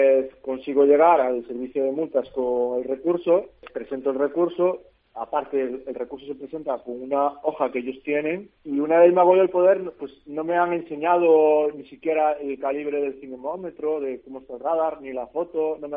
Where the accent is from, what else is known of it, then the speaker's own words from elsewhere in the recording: Galicia, Spain; now in Mallorca, Spain; Yo soy un gallego aquí afincado en Mallorca.